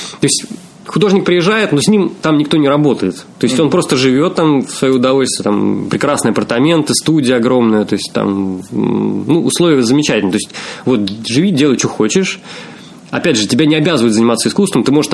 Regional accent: Russia; Я как русский художник, вроде как из России

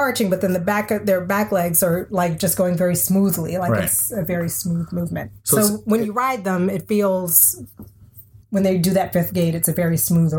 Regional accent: Texas, United States; I'm a Texan, born and raised, did not get on a horse until I went to the great state of Massachusetts.

